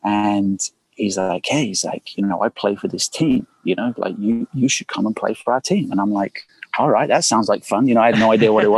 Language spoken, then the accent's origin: English; Reading, South East England, United Kingdom; the club was in my town. Like, I'm from Reading.